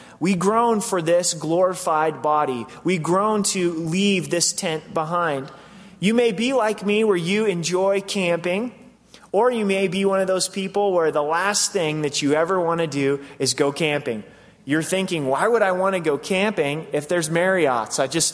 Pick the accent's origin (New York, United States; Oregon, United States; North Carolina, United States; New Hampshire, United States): Oregon, United States; Growing up in Southern Oregon, we had the opportunity to go camping quite often.